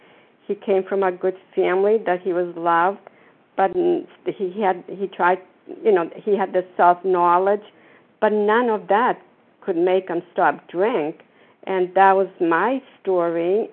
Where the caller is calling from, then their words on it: Florida, United States; I'm calling from Florida.